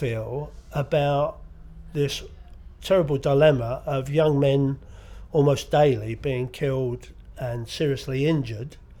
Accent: London, United Kingdom; now in Sidmouth, United Kingdom; I'm 70 and a bit, and I come from London originally, but we live in Sidmouth in Devon.

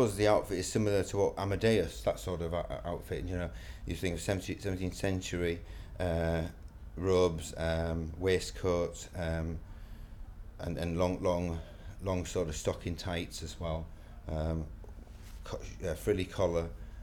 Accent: York, Yorkshire and the Humber, United Kingdom; I'm 46 years old and I'm from York.

